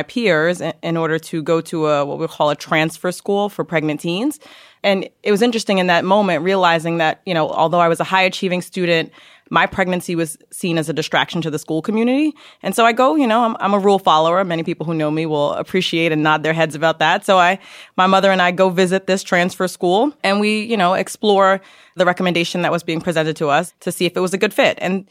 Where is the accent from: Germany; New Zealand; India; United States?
United States; Yonkers, New York; I grew up in Yonkers in the Bronx, so I'm a native New Yorker, a unicorn of such, if you will, because I've been here my whole life.